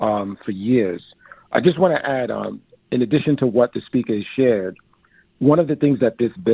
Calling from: East Flatbush, New York, United States; I'm calling from East Flatbush. I'm a recently retired NYPD lieutenant

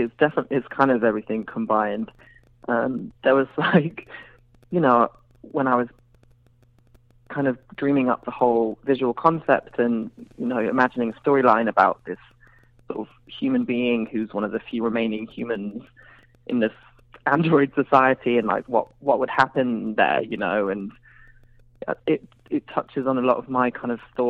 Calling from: London, United Kingdom; I'm calling from London, yeah.

